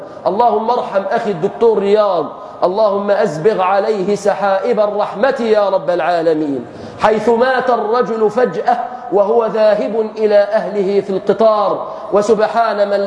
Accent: Egypt; احفظ بلادنا مصر بالإسلام يا رب العالمين.

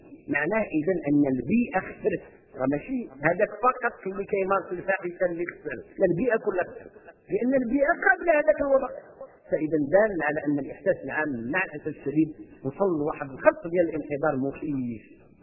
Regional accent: Morocco; عندنا في المغرب قصة مع القرآن

